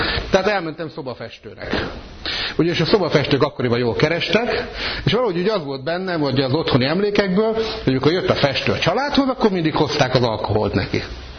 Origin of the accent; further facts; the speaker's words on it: Békés, Hungary; Békés megyében születtem, Békés Csabán, de Békésen nevelkedtem föl. Egy baptista gyülekezetben hordtak el a szüleim rendszeresen. 14 éves korom körül, ahogy rendesen a baptistáknál szokás, bemerítettek.